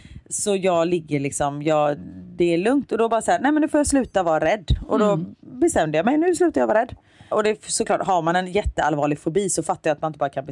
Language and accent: Swedish; Gothenburg, Västra Götaland County, Sweden; accent: Gothenburg dialect; Alltså visst att jag pratar göteborgska, men jag även så här, bryter lite